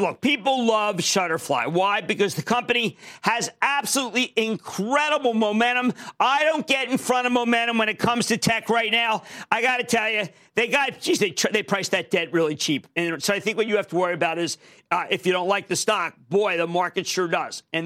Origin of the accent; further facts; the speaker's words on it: Pennsylvania, United States; I want to go to Robert, my home state of Pennsylvania.